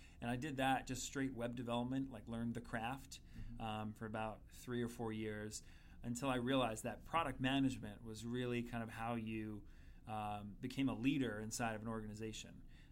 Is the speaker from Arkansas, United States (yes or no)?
no; New York, United States; So, well, I'm from Long Island, dyed-in-the-wool Islander fan